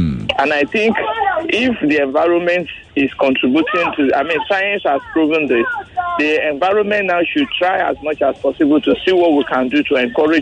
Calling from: Ijanikin, Lagos, Nigeria; I'm calling from Ijanike.

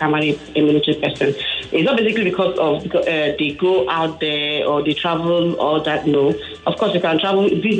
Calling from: Abuja, Federal Capital Territory, Nigeria; I'm calling from Abuja.

